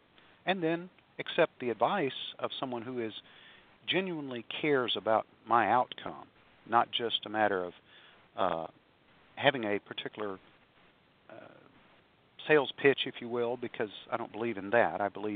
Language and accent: English; Alabama, United States; I grew up in Alabama, though south of here in a small town